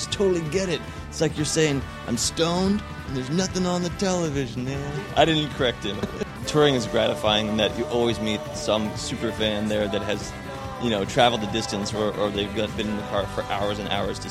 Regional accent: Los Angeles, California, United States; We're from Los Angeles, California, and we make rock and roll music.

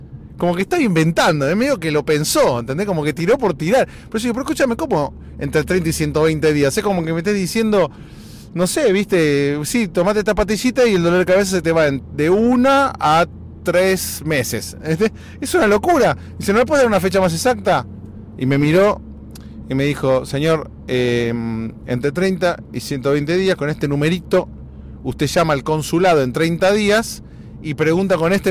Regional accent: Argentina; como nosotros argentinos, como nosotros todos los de habla hispana tenemos

